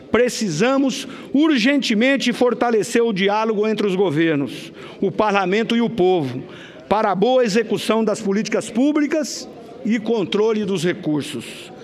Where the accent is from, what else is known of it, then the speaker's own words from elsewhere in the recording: Mato Grosso, Brazil; o povo de Mato Grosso, minha terra natal